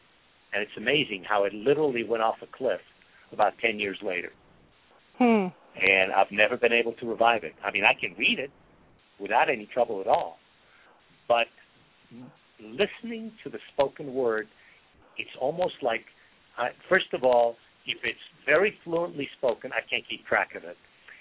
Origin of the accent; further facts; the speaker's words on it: Missouri, United States; You know, I'm from Missouri. Show me.